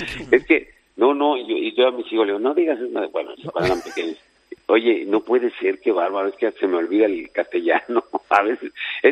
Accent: Mexico; now in Spain; me ha costado un pelín más en mi país, pues porque hay mucha expectativa, la selección, en fin, pero esto también me siento muy valorado, tanto allí como aquí

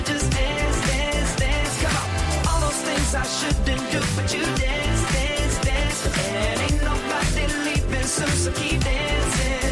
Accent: Spain; somos españoles

